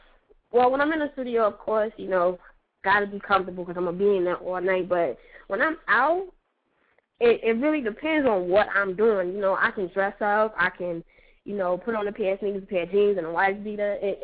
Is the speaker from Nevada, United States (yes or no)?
yes; Las Vegas, Nevada, United States; also born or lived in Detroit, United States / New York, United States; Like, originally, I'm from Detroit. I grew up, for the most part, in Las Vegas, and, you know, I lived in New York.